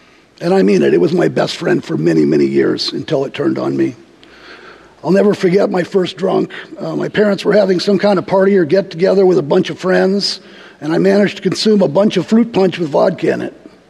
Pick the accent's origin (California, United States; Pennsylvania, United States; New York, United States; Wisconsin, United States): California, United States; Hollywood; born there; I was born in Southern California in 1965 at Hollywood Presbyterian Hospital.